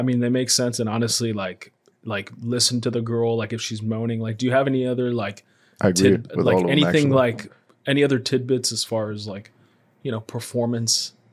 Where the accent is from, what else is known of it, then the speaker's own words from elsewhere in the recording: Oregon, United States; I'm a beer guy. I'm from Oregon.